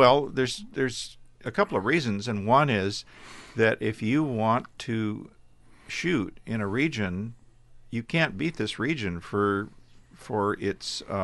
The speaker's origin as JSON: {"language": "English", "town": "Pendleton", "region": "Oregon", "country": "United States", "tie": "born or raised there", "said": "And prior to that, a short collegiate career in New England. And then I grew up in Pendleton."}